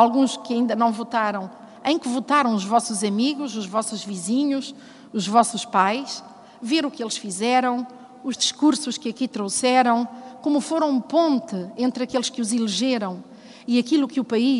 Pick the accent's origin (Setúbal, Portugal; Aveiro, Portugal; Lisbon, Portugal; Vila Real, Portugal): Vila Real, Portugal; Vila Real, lugar de onde eu venho, onde vivi o 25 de Abril, onde cresci já num tempo em que pude comparar a diferença entre viver antes e depois, entre a ditadura e a democracia